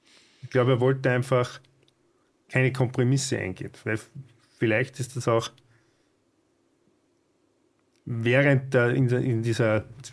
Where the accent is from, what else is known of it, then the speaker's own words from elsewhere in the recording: Austria; Und bei uns in Österreich musst du um Förderungen ansuchen.